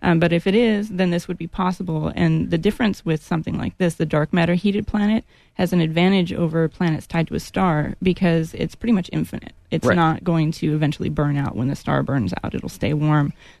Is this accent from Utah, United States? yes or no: no; California, United States; Northern and Southern California.